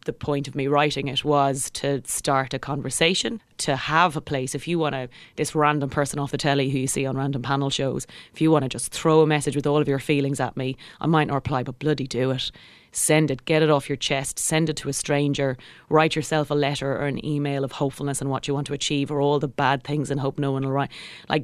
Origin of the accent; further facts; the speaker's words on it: Kildare, Ireland; I grew up in just outside of Kildare town to an equine vet of a father. And my mother is a retired professional flat race jockey.